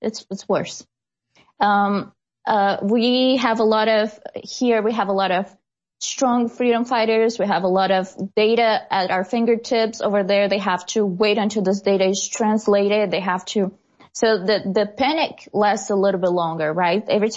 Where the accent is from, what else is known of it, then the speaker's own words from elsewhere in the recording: Brazil; English is a second language; my hometown in Brazil. It's the main part of the economy is tourism. There's nothing else.